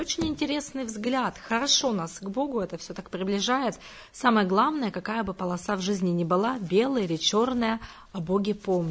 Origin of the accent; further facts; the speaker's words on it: Yekaterinburg, Sverdlovsk Oblast, Russia; за стихи о Екатеринбурге, о моем родном городе